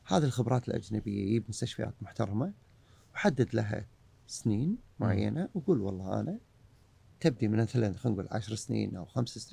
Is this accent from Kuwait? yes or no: yes; Kuwait; اكثر الامراض المستعصيه عندنا بالكويت